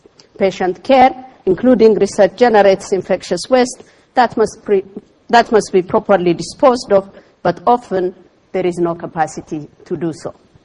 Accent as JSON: {"language": "English", "country": "Ethiopia", "said": "In my home country of Ethiopia, for instance, we have less than 2,000 doctors"}